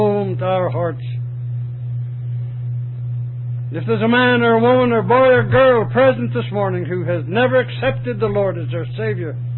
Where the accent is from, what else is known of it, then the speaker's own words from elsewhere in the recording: Texas, United States; Fort Worth wasn't too far from my hometown, and I got to thinking, well, I wonder how many of my hometown people will see me standing on the corner here preaching.